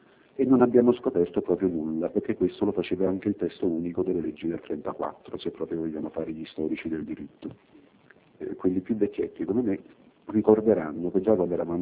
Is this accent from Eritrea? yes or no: no; Naples, Campania, Italy; Molte volte da buon napoletano mi sono divertito a pensare